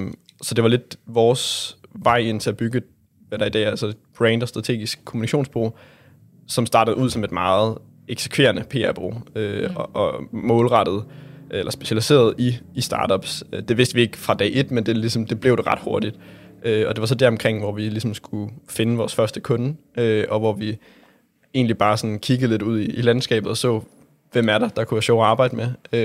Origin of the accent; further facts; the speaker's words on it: Region of Southern Denmark, Denmark; Jeg er fra Sønderjylland